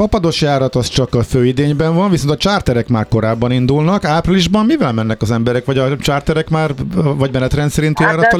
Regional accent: Hungary; Az miért van, hogy a törökök mindig megismerik, hogy magyarok vagyunk?

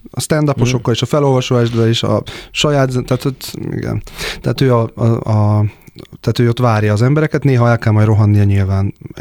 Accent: Szeged, Csongrád-Csanád, Hungary; én szegedi vagyok, és a Tisza, meg a víz, a folyóvíz, a horgászat, a csónak, a természet, ez meghatározta a gyerekkoromat

